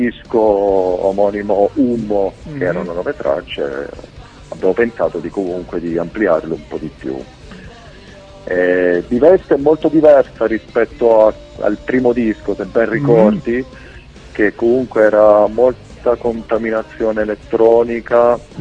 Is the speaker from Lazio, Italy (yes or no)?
no; Abruzzo, Italy; come parliamo da abruzzesi